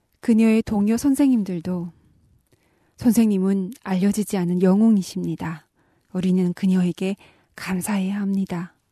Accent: North Korea

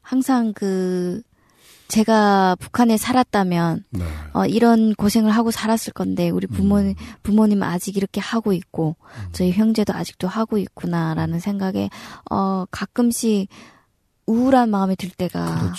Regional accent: Ryanggang, North Korea; now in South Korea; 저는 양강도에서 5년 전에 탈북한

